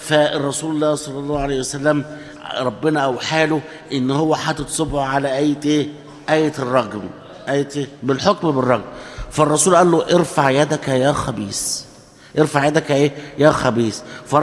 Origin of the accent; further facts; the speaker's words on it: Egypt; احنا لما نقول احنا اولاد مصر